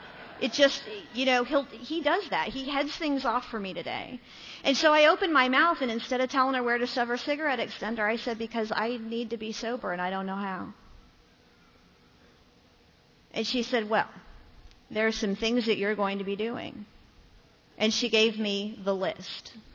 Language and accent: English; Ohio, United States; Now, I was raised in Ohio. We weren't raised with manners.